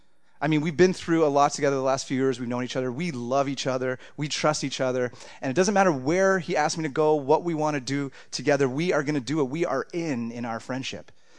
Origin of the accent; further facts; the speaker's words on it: Ontario, Canada; I'm from Ontario, so I love my water cold, fresh, and the fish really small.